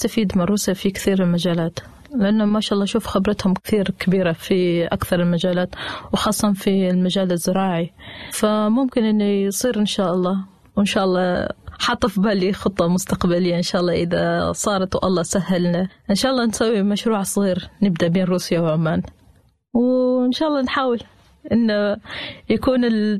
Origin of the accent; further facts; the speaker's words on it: Oman; أقول له أنا من عمان